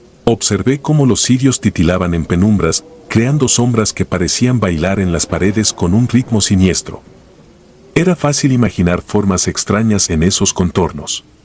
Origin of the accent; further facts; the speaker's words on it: Oaxaca, Mexico; soy de Oaxaca. Durante mi infancia viví siempre en la casa de mis abuelos, ubicada en un pequeño poblado donde las montañas recortan el horizonte y los caminos están hechos de tierra irregular.